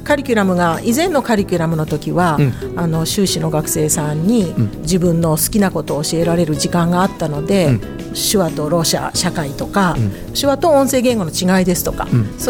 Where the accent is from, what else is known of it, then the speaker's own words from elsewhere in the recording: Nagoya, Aichi, Japan; also born or lived in Shizuoka / Gifu / Nagano; now in Toyohashi, Japan; 生まれは静岡なんですけど、うん、あと、まあ、岐阜とか長野にも小さい時住んだことありますけど、うんまあ、でも名古屋の生活が一番長いので、うん、自称名古屋人です